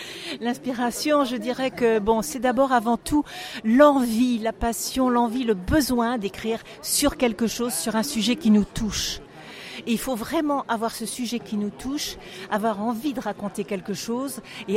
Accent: Hauts-de-France, France; moved away; moi, étant originaire du Nord, je reste très fidèle à ma région natale, même si j'y habite plus depuis un moment, mais très fidèle à ma région natale.

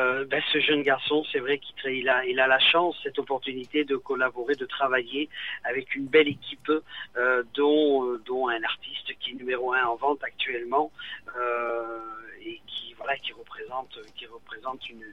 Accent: Boulogne-sur-Mer, Hauts-de-France, France; Non, je suis normand. Je suis normand, mais avec le sang du Nord.

